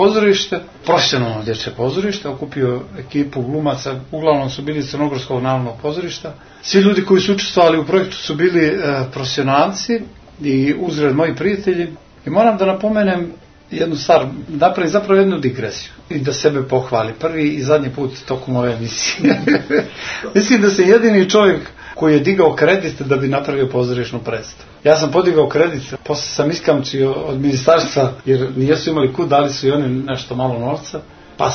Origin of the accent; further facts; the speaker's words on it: Nikšić, Nikšić Municipality, Montenegro; also born or lived in Vasojevići; Ja sam rođen u Vasojevićima, onda sam sa 3 godine prešao Nikšić